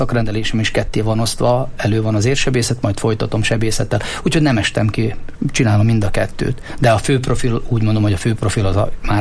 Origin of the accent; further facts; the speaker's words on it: Slovakia; én Rasoncról származom, Felvidékről